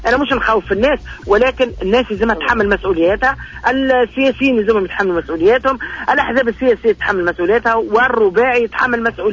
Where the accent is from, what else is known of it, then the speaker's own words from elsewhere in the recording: Tunisia; أنا كمواطنة تونسية